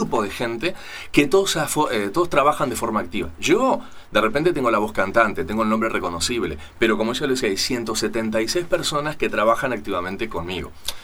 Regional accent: Cuba; Yo soy cubana, vivo en Cuba y vivo las mismas vicisitudes que el cubano.

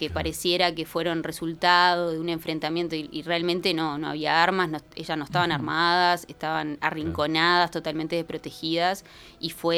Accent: San José, Uruguay; Yo soy de San José

